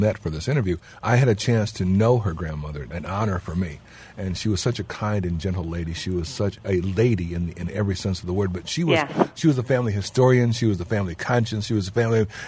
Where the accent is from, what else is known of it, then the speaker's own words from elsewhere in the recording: Detroit, Michigan, United States; any band from overseas, and they knew I was from Detroit